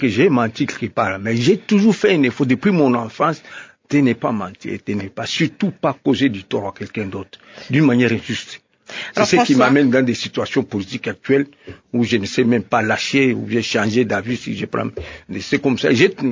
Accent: Kabinda, Lomami, DR Congo; Je vais me présenter maintenant chez moi pour aller voir comment les gens vivent aussi chez moi à Kabinda, Lubao et consorts.

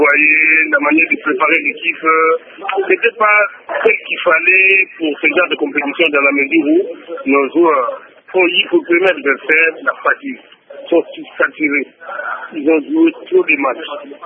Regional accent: DR Congo; on va en gagner parce qu'on est congolais

